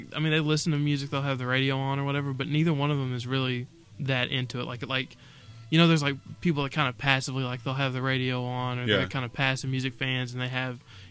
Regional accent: Bowling Green, Kentucky, United States; I am from right here in Bowling Green, Kentucky. Ah, actually grew up just a couple streets over from where we are right now.

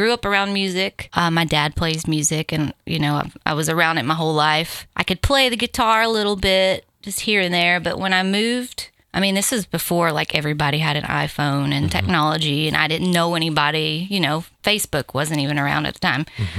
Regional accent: Glasgow, Kentucky, United States; also born or lived in Bowling Green / Charleston, South Carolina; I was actually born in Bowling Green, but I grew up in Glasgow. So I went to school, elementary school through high school, Glasgow and Barron County.

